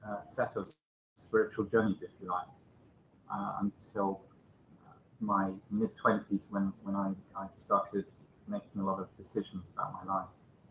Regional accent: London, United Kingdom; in Hackney.

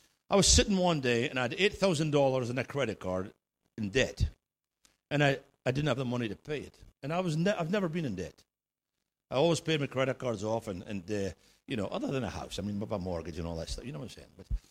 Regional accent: Scotland, United Kingdom; now in United States; this is how Scottish people do it, right? We're not Americans. We live in America, but we're still Scottish.

